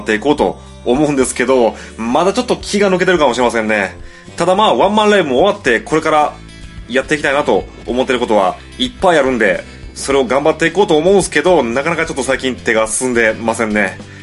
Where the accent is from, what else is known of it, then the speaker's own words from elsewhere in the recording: Shiga, Japan; 僕滋賀県出身なんですけど、一回その実家に戻りまして、